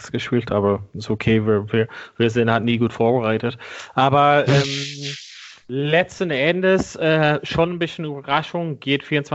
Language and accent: German; Ireland; bei meinem Heimatland Irland gegen Schottland.